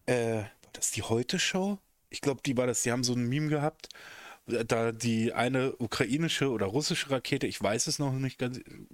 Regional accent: Germany; now in Hamburg, Germany; ich spreche Hochdeutsch. Ich hab ganz viele Einflüsse drin. So. Ich bin jetzt seit ein paar Jahren in Hamburg. Ich war schon vorher immer viel in Hamburg unterwegs. Bin am Zonengrenzgebiet groß geworden, habe fränkische Wurzeln.

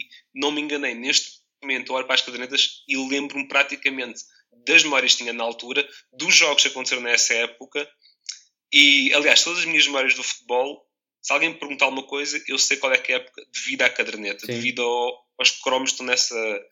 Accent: Almada, Setúbal, Portugal

